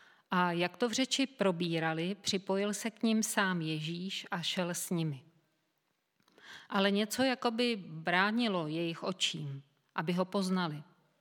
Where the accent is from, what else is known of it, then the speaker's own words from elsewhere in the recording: Prague, Czechia; jsem jakožto rodilá Pražačka speciálně po Praze bloudila mnohokrát.